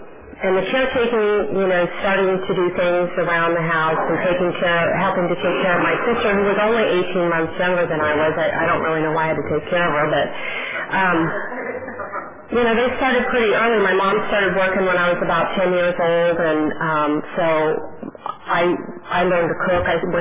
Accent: Yuma, Arizona, United States; I was born and raised in Arizona. Yuma, Arizona, if you don't know where that is, it sits on the border of California and Mexico

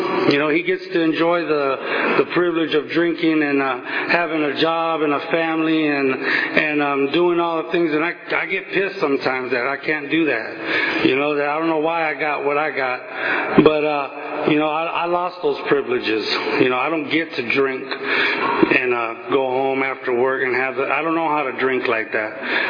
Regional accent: Bakersfield, California, United States; You know, I was born and raised in Bakersfield. Moved around a lot of places when I was a kid, but I always ended up in Bakersfield, raised on the east side of town.

